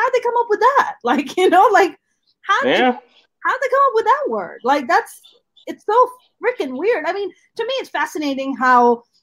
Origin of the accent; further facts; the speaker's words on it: Pakistan; now in United States; as an immigrant who was born and raised in Pakistan